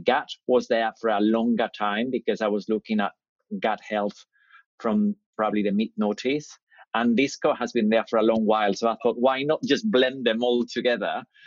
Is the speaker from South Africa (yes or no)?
no; Madrid, Community of Madrid, Spain; moved away as an adult; now in United Kingdom; I grew up in Spain. So I grew up in Madrid. My mum and dad are from the south of Spain, and I grew up in Madrid and came to the UK when I was 21 to study, and I never left. So I've been here from 94.